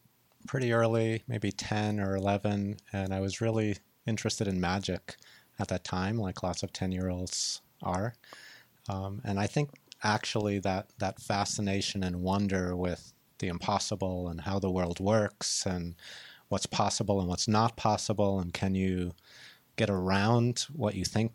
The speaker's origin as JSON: {"language": "English", "town": "Sharon", "region": "Massachusetts", "country": "United States", "tie": "born or raised there", "said": "I grew up in Sharon, Massachusetts."}